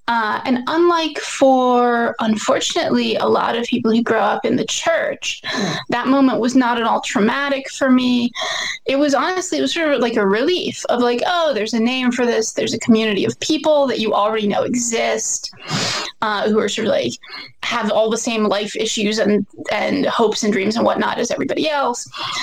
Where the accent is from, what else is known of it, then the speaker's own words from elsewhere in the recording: Washington, District of Columbia, United States; So I grew up in Washington, D.C. My family was not Catholic. I was raised more or less kind of somewhere in between secular and Reformed Jewish.